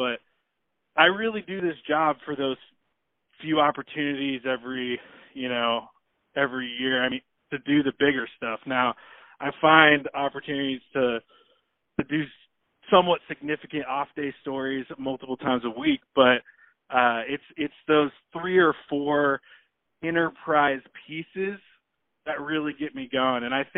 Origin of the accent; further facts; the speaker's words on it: Portland, Oregon, United States; I'm from Portland.